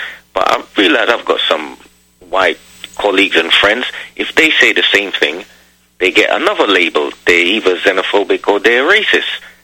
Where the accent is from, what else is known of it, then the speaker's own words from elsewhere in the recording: United Kingdom; born there; Now, I'm what you would call a second-generation black British. I mean, okay. I was born in Britain sometime in the 60s.